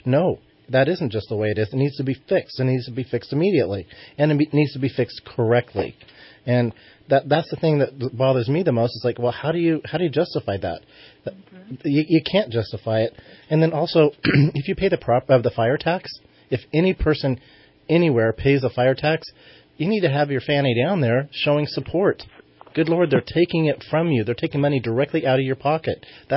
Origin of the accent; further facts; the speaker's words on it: McArthur, California, United States; I grew up in a small town. I grew up in MacArthur, which is northeastern Shasta County. So it's 75 miles away from Redding, up in the hills.